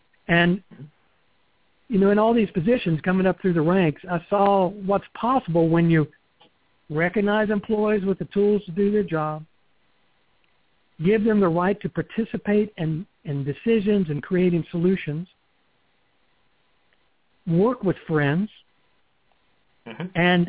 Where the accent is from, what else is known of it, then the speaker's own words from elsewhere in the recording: the South, United States; You know, I grew up in the South.